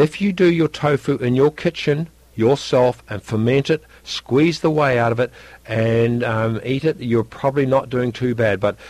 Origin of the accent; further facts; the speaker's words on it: New Zealand; I'm a Kiwi farmer.